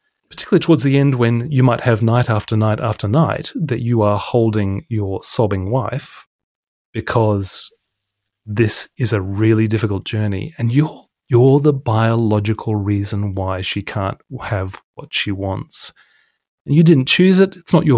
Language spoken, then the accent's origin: English; Australia; accent: slight English; I'd had a slight English accent because of being raised by two Brits, even though I was born in Australia.